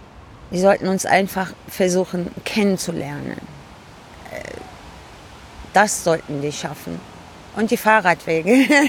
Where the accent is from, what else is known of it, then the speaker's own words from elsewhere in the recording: Cologne, North Rhine-Westphalia, Germany; born there; Meine Eltern kommen aus der Türkei. Mein Vater ist einer der ersten Gastarbeiter. Ich bin hier in Köln geboren.